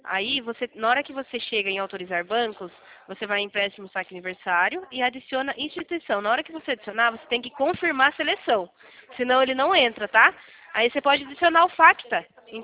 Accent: Sorocaba, São Paulo, Brazil; eu sou de Sorocaba.

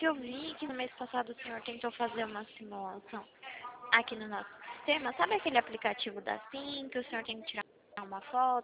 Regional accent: Atibaia, São Paulo, Brazil; eu sou de Atibaia, né?

